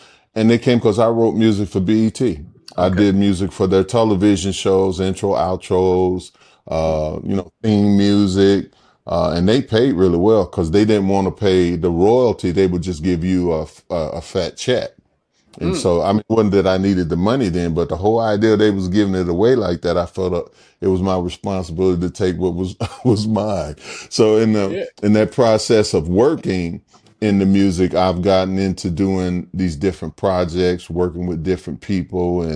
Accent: Chicago, Illinois, United States; I said, I'm from Chicago.

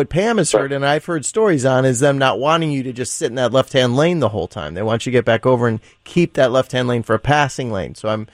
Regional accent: Indiana, United States; So I grew up in Northwest Indiana, and my first job was filling... was at an Amoco station

